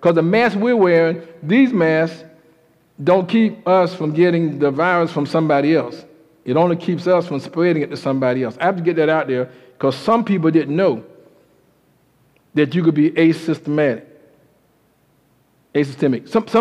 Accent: Brunswick, Georgia, United States; Young man was just jogging down the streets in Brunswick, Georgia, my hometown in Brunswick.

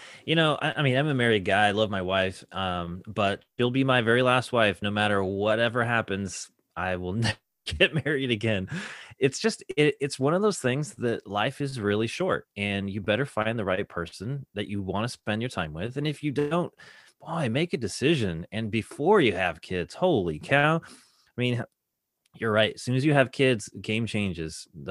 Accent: Pacific Northwest, United States; Well, I'm from the Northwest. We don't have alligators.

